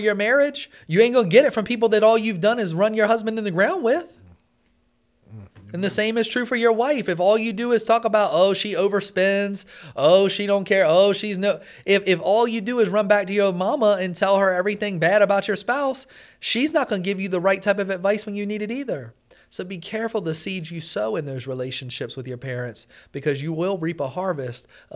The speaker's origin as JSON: {"language": "English", "town": "Pocomoke City", "region": "Maryland", "country": "United States", "said": "I'm from Pocomoke. That's why I have a heart for there."}